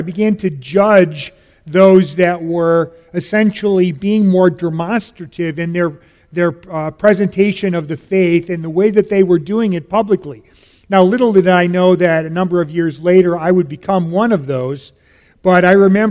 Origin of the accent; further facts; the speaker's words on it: Chicago, Illinois, United States; Now, where I grew up in Chicago, we didn't have Jesus freaks.